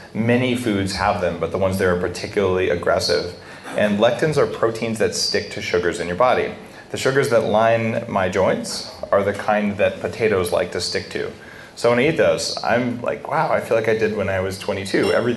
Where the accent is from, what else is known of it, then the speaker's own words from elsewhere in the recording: New Mexico, United States; I grew up in New Mexico. Like they grow right south of the border there.